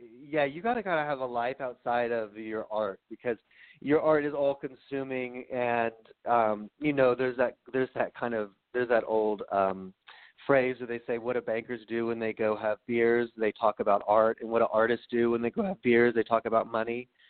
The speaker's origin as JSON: {"language": "English", "region": "North Carolina", "country": "United States", "tie": "born or raised there", "said": "And so for me, I grew up in North Carolina. Like, you're a basketball fan."}